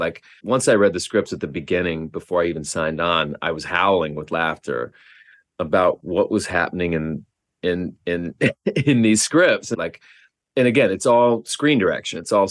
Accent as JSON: {"language": "English", "region": "Oklahoma", "country": "United States", "tie": "born or raised there", "said": "I grew up in Oklahoma. You know, my job before and being paid as an actor was mowing lawns for $20 a lawn."}